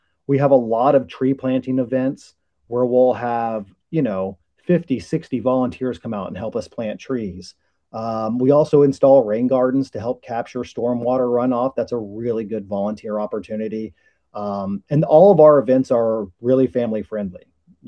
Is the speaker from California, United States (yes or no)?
no; Kansas, United States; now in Tennessee, United States; So I am originally from Kansas, southwestern Kansas, a big farming community.